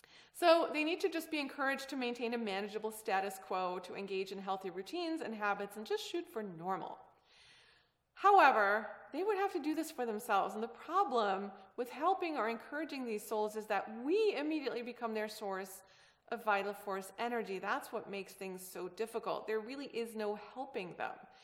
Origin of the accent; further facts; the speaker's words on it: Germany; first language German; English is a second language; moved away; also born or lived in Istanbul, Turkey; I originated in Istanbul, Turkey, but I don't relate to it because we moved and spent most of my years as a child in Germany.